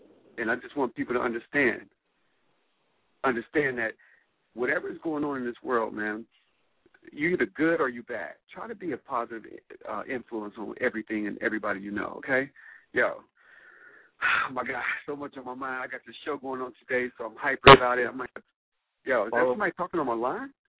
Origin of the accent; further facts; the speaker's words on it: Cincinnati, Ohio, United States; Yeah, I'm from Cincinnati. I keep forgetting about that.